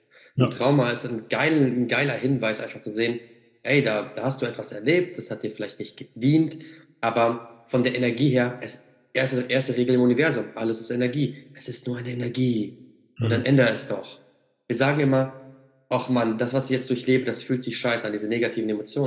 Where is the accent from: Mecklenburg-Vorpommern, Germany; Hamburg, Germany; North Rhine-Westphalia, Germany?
North Rhine-Westphalia, Germany; Siegen; bin ich auf jeden Fall noch hier in Siegen, quasi in meiner Heimat. Ich bin sogar gerade tatsächlich in meiner meiner allerersten Wohnung, wo ich jemals gelebt habe, und auch die einzige.